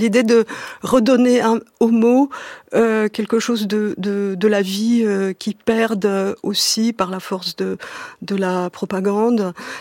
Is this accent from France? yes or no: no; Moscow, Russia; born there; first language Russian; French is a second language; Eh bien, je suis née à Moscou en 1958